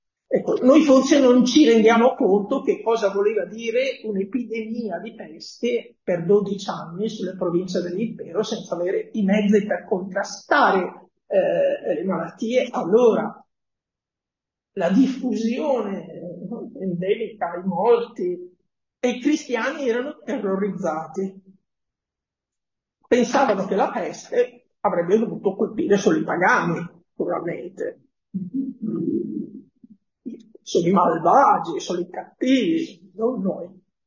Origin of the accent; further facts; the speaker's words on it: Bergamo, Lombardy, Italy; io sono di Bergamo e l'ho vissuto in diretta.